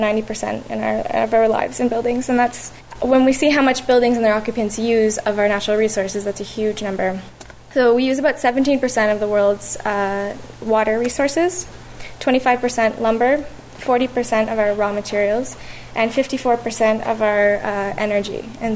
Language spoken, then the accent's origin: English; Ontario, Canada; now in Vancouver, Canada; I come from Ontario. I just moved out here about 6 months ago to try and be a part of this wonderful green movement that Vancouver is so well known for.